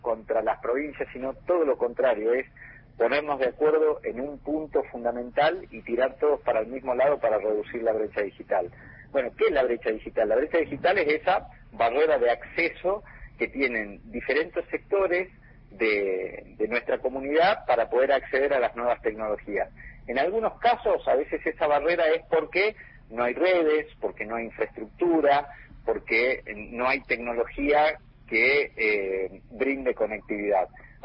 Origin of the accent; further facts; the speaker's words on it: Salta, Argentina; ustedes saben que yo soy de Salta